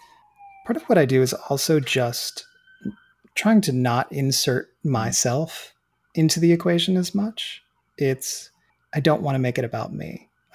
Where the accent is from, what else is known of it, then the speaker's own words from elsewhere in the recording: Colorado, United States; I grew up in Colorado. And so just being in the mountains and experiencing that and like seeing the stars